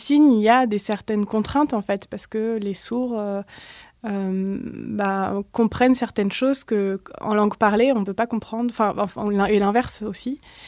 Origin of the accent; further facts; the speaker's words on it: Fontainebleau, Île-de-France, France; Moi je viens du côté de Fontainebleau